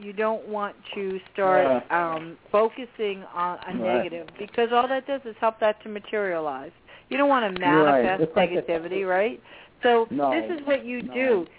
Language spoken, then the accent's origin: English; New Jersey, United States; I'm Italian too, but I'm from a Jersey Ital